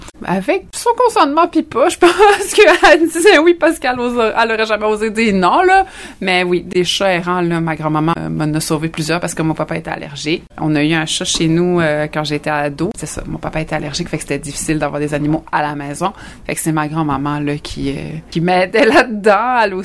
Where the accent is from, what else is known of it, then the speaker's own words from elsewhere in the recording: L'Étang-du-Nord, Quebec, Canada; Je suis née à l'Étang du Nord il y a 37 ans déjà. Grandi aux îles, je me suis exilée pour étudier en 2005, revenue en 2015. Un retour prévu et attendu. Depuis, j'habite maintenant au bassin